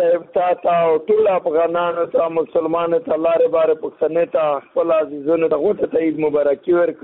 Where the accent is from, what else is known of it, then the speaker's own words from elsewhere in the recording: Afghanistan; now in Punjab, Pakistan; زه افغان مهاجر یم په پنجاب کې